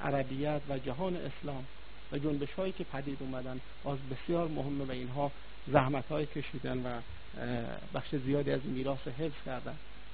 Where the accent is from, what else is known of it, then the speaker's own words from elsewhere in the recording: Iran; به عنوان دانشجویان این حوزه و به عنوان یک ایرانی